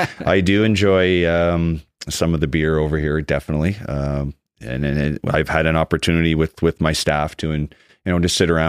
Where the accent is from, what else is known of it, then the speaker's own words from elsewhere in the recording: Ottawa, Ontario, Canada; growing up in Ottawa, there was lots of outdoor rinks.